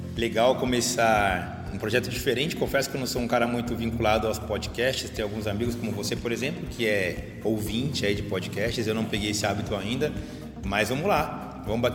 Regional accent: São Paulo, Brazil; Sou da Zona Leste, da periferia da Zona Leste, no bairro de São Miguel Paulista. Pra quem conhece São Miguel Paulista, tô na Vila Pedroso, Vila Jacuí, enfim, chamam de diversas formas ali, bem pertinho da Unixul, inclusive. Minha vida inteira passei lá, nasci lá

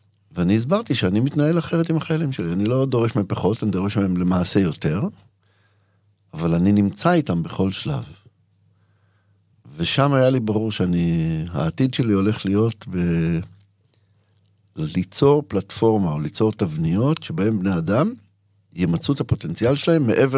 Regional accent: Tiberias, Northern District, Israel; אני יליד טבריה, לא צריך להתאר, אני יליד טבריה

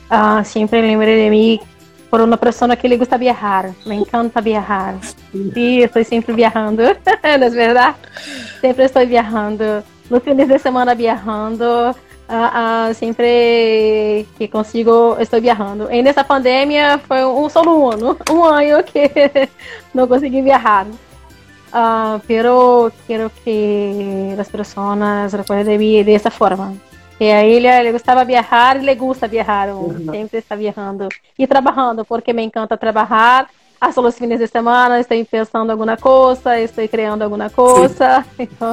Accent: Campos dos Goytacazes, Rio de Janeiro, Brazil; Spanish is a second language; Yo soy de Campos y en este día yo estaba en casa de mi primo, estaba, pienso que unos 13, 14 años por ahí. Hoy yo tengo 44

